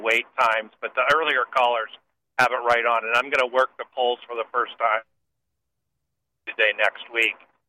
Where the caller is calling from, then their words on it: Phoenix, Arizona, United States; Yeah, another Maricopa County voter. I'm from Northwest Metro Phoenix area and surprised.